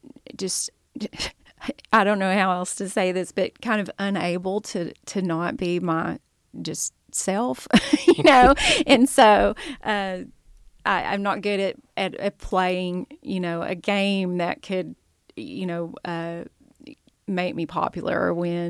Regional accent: Ozark, Arkansas, United States; I'm from Ozark, Arkansas. I've lived there my whole life. My family actually goes back 9 generations there.

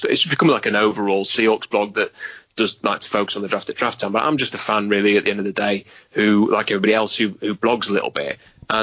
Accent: England, United Kingdom; accent: English; to have him make fun of my English accent in a very light-hearted way.

